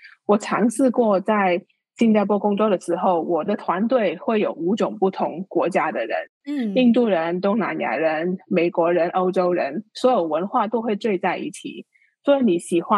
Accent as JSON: {"language": "Chinese", "country": "Hong Kong", "tie": "born or raised there", "said": "因为我是在香港的出生，然后香港读书，也花了很长一些时间在香港。"}